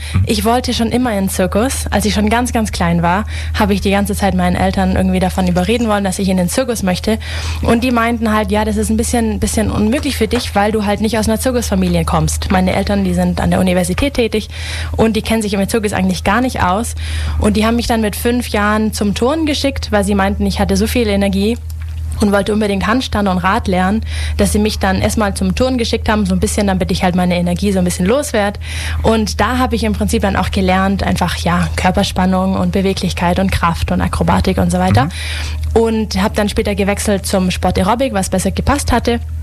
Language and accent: German; Ulm, Baden-Württemberg, Germany; ich bin 28 Jahre alt. Ich bin hier aufgewachsen in Ulm. Allerdings komme ich nicht ursprünglich aus Ulm. Mein Vater ist Spanier, meine Mutter kommt aus Hamburg. Aber ich habe im Prinzip meine ganze Jugend hier verbracht